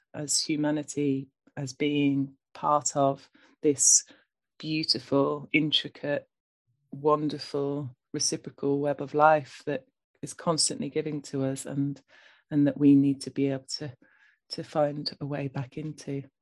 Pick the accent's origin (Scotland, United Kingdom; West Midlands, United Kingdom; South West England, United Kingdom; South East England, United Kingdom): South West England, United Kingdom; I grew up in Cornwall, so I wasn't in a house that didn't have a bathroom, but I was out all the time, you know, in nature